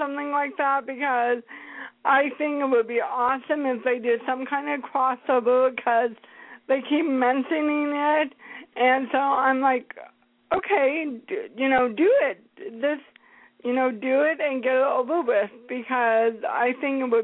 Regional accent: Seattle, Washington, United States; And you kind of supposed to be in Seattle, Grace, where I'm from. I'm from Seattle.

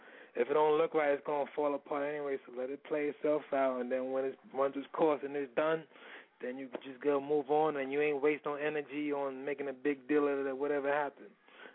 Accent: New Hampshire, United States; I'm from New Hampshire. I just stay here on the weekends.

